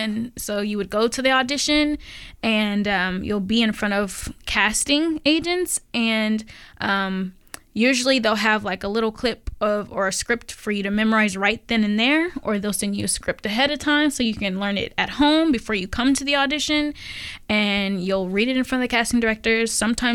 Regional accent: Los Angeles, California, United States; So if you're interested in acting, and yes, in Portland, it's really different. I'm from Los Angeles.

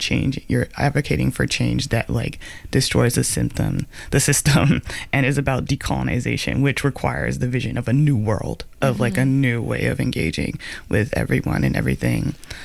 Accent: Texas, United States; I'm from Texas originally.

